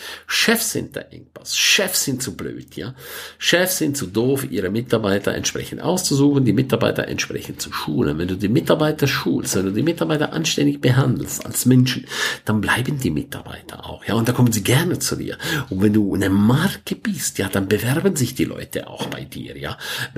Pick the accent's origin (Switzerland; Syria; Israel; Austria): Switzerland; St. Moritz, Graubünden; now in Germany; In der Schweiz, da wo ich herkomme, in St. Moritz, gibt's sehr viele Handwerker.